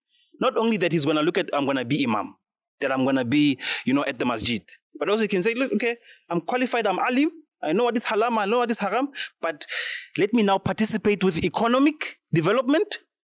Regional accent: South Africa; Like in South Africa, this is the biggest thing as a South African

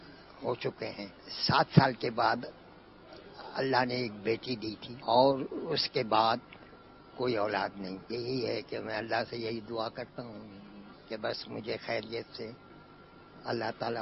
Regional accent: Karachi, Sindh, Pakistan; میں کراچی سے ہوں.

